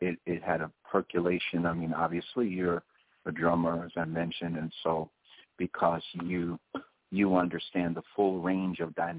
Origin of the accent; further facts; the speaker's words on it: New York, United States; I mean, I'm a New Yorker, but Cali has its own sound.